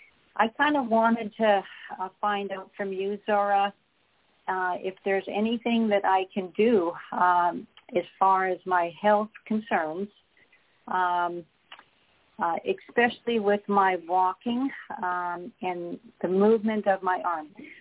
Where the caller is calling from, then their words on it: British Columbia, Canada; From Vancouver Island, which is in British Columbia.